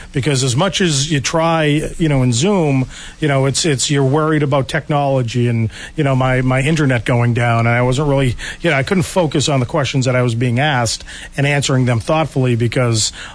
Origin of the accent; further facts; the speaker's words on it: Cape Cod, Massachusetts, United States; I had the perspective of growing up on Cape Cod and knowing, you know, the characters and the streets.